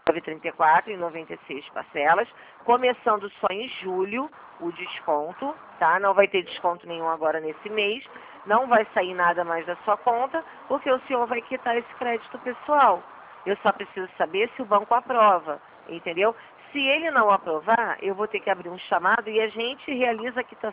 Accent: Rio de Janeiro, Brazil; Como é que o senhor sabe que eu sou carioca?

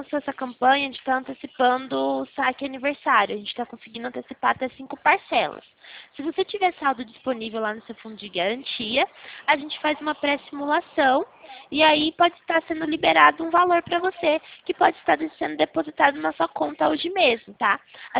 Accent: Araras, São Paulo, Brazil; Eu sou de Araras

